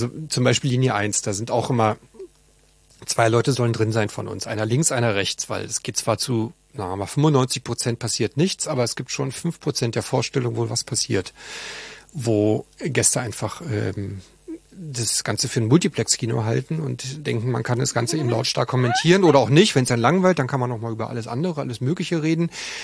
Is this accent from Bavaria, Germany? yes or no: no; Berlin, Germany; weil ich bin noch in Moabit geboren und groß geworden